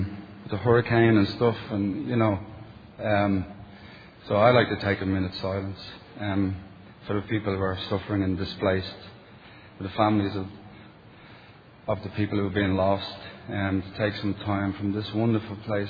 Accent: Ireland; being Irish, I really don't, you know, have too much to say

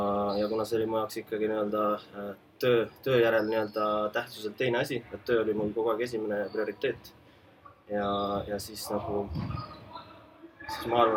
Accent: Saare County, Estonia; olen Saaremaal sündinud ja üles kasvanud siin koolis käinud. Ja siia ma olen jäänud, et kuskilt mujalt ei ole huvi tuntud.

